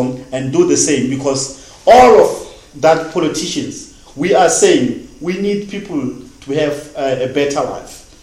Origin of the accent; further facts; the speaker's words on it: South Africa; So I'm still wishing that we can be together as South African. We can sing same song, one song. We can be one nation.